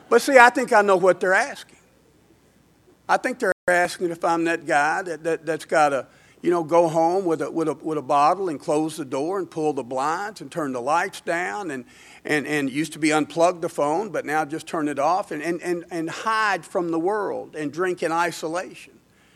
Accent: Smyrna, Tennessee, United States; I grew up in Smyrna, Tennessee, small town, good family, you know, middle class family

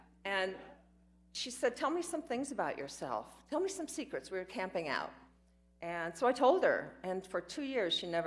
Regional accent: Iowa, United States; I was a little girl growing up in Iowa. I had a beautiful home and a beautiful family.

